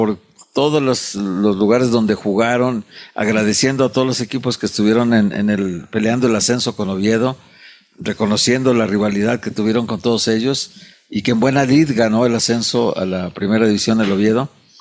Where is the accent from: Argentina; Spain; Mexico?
Mexico; No, yo creo que México, ¿no? Por todo el recorrido que ha tenido en su historia mundialista, porque somos participantes de Copas del Mundo desde tiempos inmemoriales, Beto.